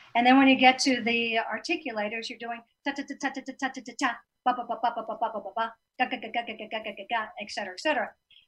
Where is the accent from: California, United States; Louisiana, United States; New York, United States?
Louisiana, United States; town in Louisiana. So they were making paper. So they were growing the pine trees. So I'm helping my hometown.